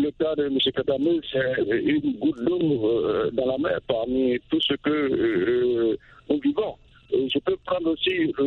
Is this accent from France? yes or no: no; Côte d’Ivoire; chez nous en Côte d'Ivoire